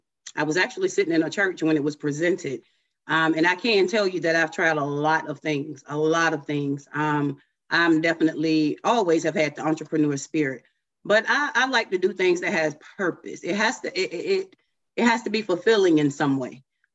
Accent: Southampton, Virginia, United States; now in Covington, United States; everybody. My company is Thomas Unlimited Services. I am from Southampton, out in Virginia. I am out in Covington, Georgia now.

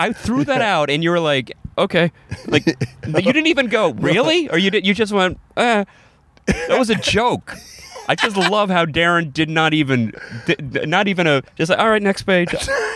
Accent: Florida, United States; I grew up in Florida, man.

